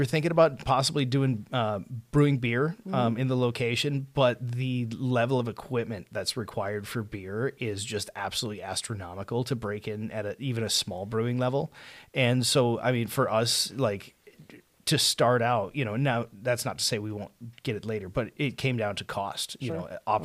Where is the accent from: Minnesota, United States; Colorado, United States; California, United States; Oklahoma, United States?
Minnesota, United States; I'm originally from Minnesota. I found my way out here a little after COVID, sold my house, and bought a building instead.